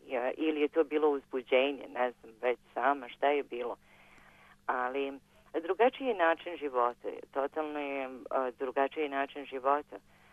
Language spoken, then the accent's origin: Serbian; Šabac, Šumadija and Western Serbia, Serbia; moved away as an adult; now in Geelong, Australia; Ja sam odrasla u Šapcu